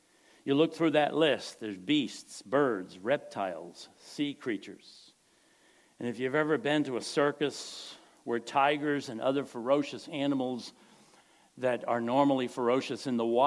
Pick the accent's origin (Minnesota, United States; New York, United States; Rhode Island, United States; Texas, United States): Rhode Island, United States; I come from Rhode Island, okay?